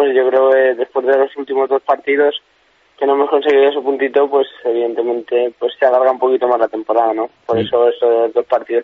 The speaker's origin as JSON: {"language": "Spanish", "town": "Zaragoza", "region": "Aragon", "country": "Spain", "said": "yo soy de Zaragoza."}